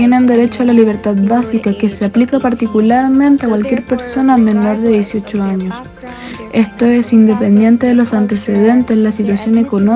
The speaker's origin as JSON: {"language": "Spanish", "country": "Guyana", "tie": "born or raised there", "said": "soy de Guyana. Crecí en un país donde hay niños y adolescentes en todos los rincones de la nación"}